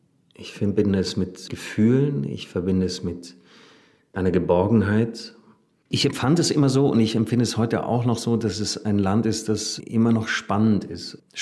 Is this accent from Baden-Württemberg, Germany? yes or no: yes; Stuttgart, Baden-Württemberg, Germany; Und dann denke ich an Stuttgart, die Stadt, in der ich aufgewachsen bin. Heimat war und ist für mich das Haus meiner Eltern, in dem ich groß geworden bin.